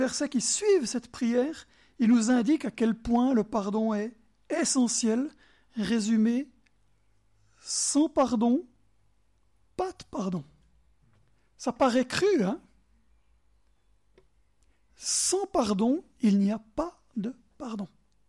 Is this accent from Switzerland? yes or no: yes; Bern, Switzerland; accent: Bernese Jura; Il est beau mon accent. J'entends un raisonnement. Quelqu'un m'a dit avant que j'avais un bel accent du Jura bernois.